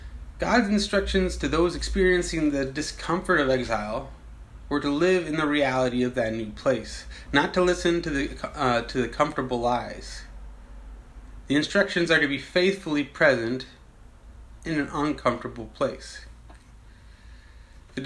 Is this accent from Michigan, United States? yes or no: no; Seattle, Washington, United States; During that time, I held tightly to the stories and practices that connected me to my hometown. Those stories and practices were a part of my identity. For me, that meant following sports more closely. Decorating my home with the knickknacks of Seattle